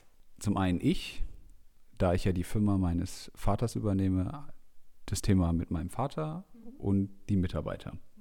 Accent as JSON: {"language": "German", "region": "Lower Saxony", "country": "Germany", "said": "ich komme aus der Nähe von Hannover, aus dem Land."}